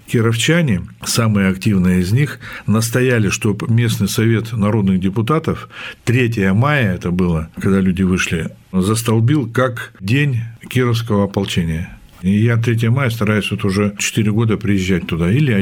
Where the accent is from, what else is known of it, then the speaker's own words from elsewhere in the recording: Russia; Я вырос на Ангаре, и самый мой любимый запах – это вот вы прямо вот угадали.